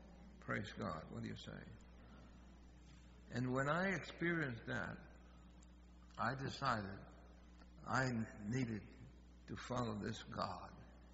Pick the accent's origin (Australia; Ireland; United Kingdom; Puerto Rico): Puerto Rico; I didn't want them to know I was from Puerto Rico.